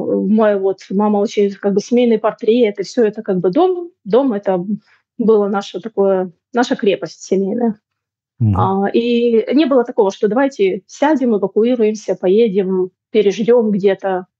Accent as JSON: {"language": "Russian", "town": "Mariupol", "region": "Donetsk Oblast", "country": "Ukraine", "tie": "born or raised there", "also_born_or_lived": "Siberia", "said": "мой дедушка, бабушка, моя мама, потом я с братом, мы все росли в Мариуполе. Мы как бы вот три поколения, да."}